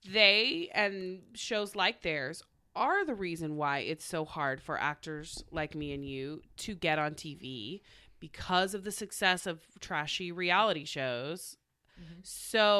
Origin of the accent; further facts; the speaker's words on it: Oklahoma, United States; And I was from Oklahoma, so I was like, I felt like we were just steps away from living the life.